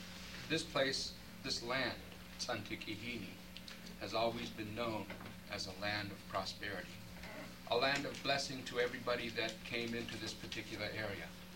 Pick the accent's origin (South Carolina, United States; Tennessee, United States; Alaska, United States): Alaska, United States; I'm from the Chilkat Valley of Tlaquan.